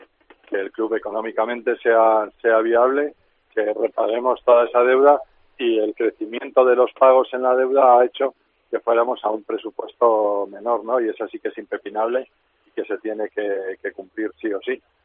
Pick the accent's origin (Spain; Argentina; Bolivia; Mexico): Spain; Valladolid, Castile and León; Habrá tantas opiniones como vallisoletanos seamos